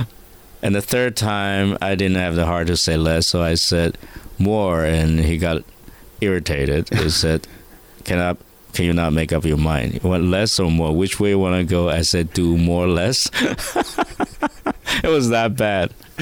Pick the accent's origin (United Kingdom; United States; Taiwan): Taiwan; I'm a boy from Taiwan. How did I get to do this?